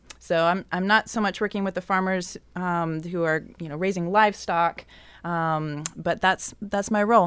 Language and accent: English; Oregon, United States; now in Tillamook County, United States; I grew up in the Willamette Valley, and I moved to Tillamook County this past winter. So I've been on the coast for less than a year, but I've been in Oregon for a long time